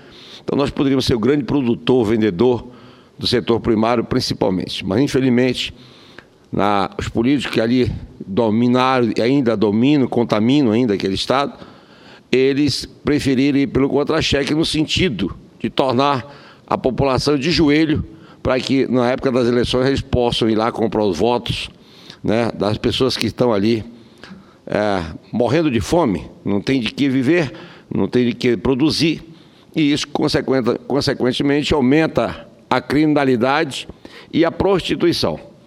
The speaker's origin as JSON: {"language": "Portuguese", "region": "Roraima", "country": "Brazil", "said": "lá no meu estado de Roraima"}